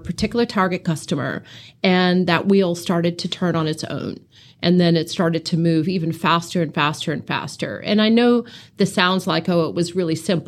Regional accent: United States; now in New Zealand; I mean, you can tell from my accent, I'm not from around here. I'm an American. I'm also Kiwi.

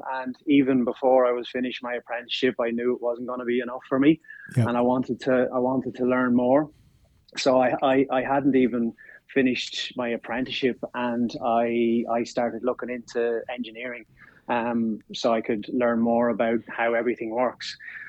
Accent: Clane, Kildare, Ireland; also born or lived in Dublin; Yeah, so I was born in Dublin and raised in Kildare, Clane, a small town in Kildare called Clane.

